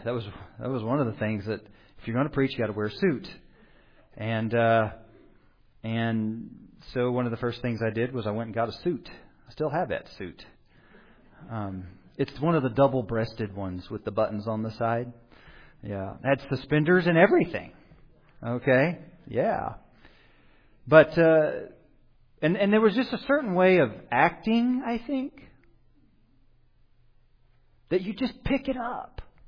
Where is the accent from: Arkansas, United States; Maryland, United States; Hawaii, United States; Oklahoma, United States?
Oklahoma, United States; So, I'm from Oklahoma, and in a particular part of Oklahoma, which is very different from just 1 hour north of me, from where I was in Oklahoma.